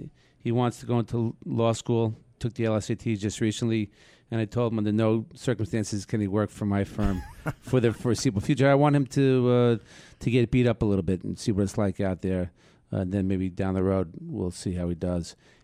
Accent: Port Washington, New York, United States; Yeah, born and raised in Port Washington.

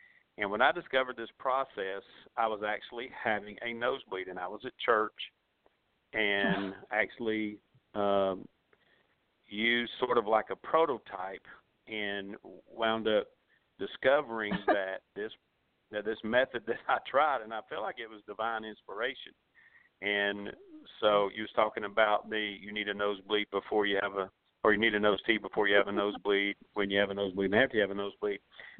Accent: the South, United States; It's French, but I'm Southern as grits. I was born in the South, but it's my dad's side of the family descended from Canada.

